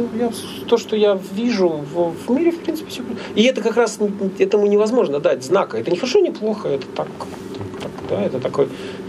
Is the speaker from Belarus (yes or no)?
yes; Bobruisk, Mogilev Region, Belarus; born there; в паспорте у меня написано, что я родился в Бобруйске.